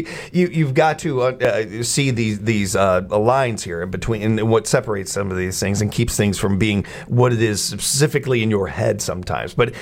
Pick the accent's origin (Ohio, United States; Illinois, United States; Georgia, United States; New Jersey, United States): Illinois, United States; Chicago; The first examples of this for me was when I was a kid and where I was growing up in Chicago